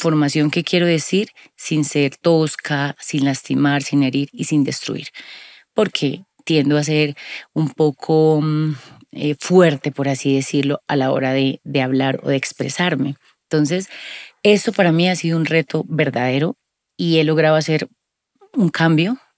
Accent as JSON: {"language": "Spanish", "town": "Cali", "region": "Valle del Cauca", "country": "Colombia", "said": "Yo soy caleña"}